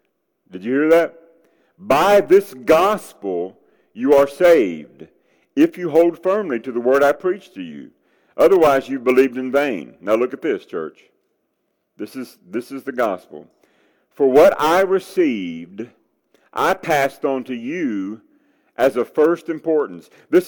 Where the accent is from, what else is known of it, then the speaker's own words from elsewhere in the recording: Tennessee, United States; I can remember being a little kid growing up in Middle Tennessee at the Needy's Bend Church of Christ